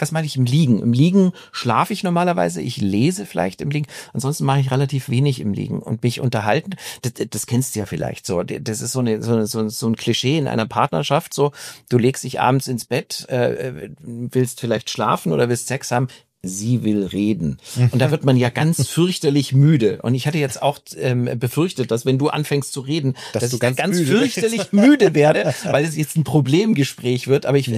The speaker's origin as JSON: {"language": "German", "town": "Munich", "region": "Bavaria", "country": "Germany", "tie": "born there", "lives_now": "Brandenburg, Germany", "said": "Also ich bin in München geboren und habe lange in Bayern gelebt, habe aber auch in Berlin gearbeitet, in Hamburg und lebe ja inzwischen in Ostdeutschland, also in Brandenburg. Ich bin mit meiner Familie nach Brandenburg gezogen."}